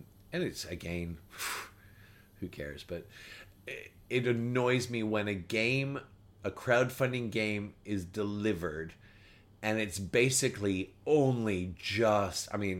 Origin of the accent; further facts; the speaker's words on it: Canada; now in Australia; I'm an Australian, but I can tell you right now, if I had had to rescind my Canadian citizenship to become an Australian, I would not have done so.